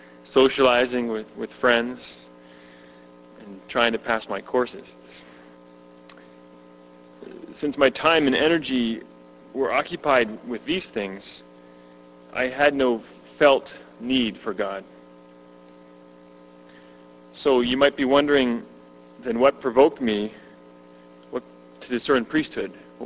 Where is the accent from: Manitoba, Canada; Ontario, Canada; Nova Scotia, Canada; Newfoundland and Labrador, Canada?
Nova Scotia, Canada; Halifax; moved away as an adult; I come from Halifax, Nova Scotia. I went to McMaster University in Hamilton